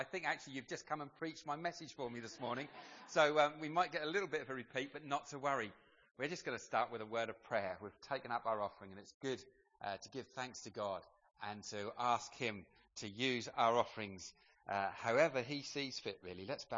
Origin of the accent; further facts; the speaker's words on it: Laxfield, East of England, United Kingdom; also born or lived in Great Blakenham; I come from Laxfield.